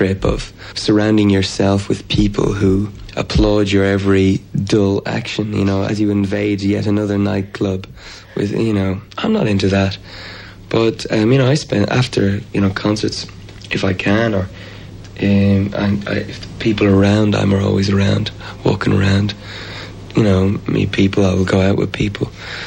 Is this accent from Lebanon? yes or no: no; Ireland; Just the way people are. We're Irish. I mean, Irishmen can't be serious for very long, you know?